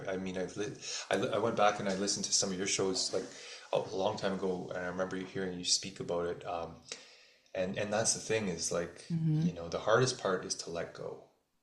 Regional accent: Ontario, Canada; growing up in Northern Ontario and like pretty small town and city

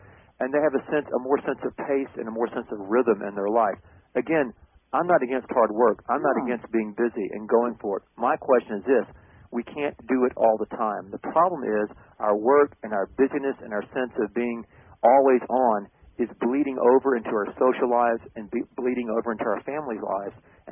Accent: the Carolinas, United States; my brother and I, we grew up in the Carolinas

